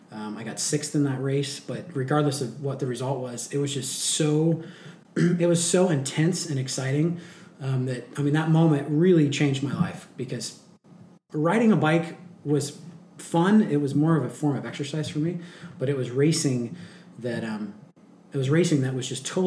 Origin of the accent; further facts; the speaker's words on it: California, United States; now in Sacramento, United States; I grew up in the Napa Valley. We moved to Loma Linda for a year.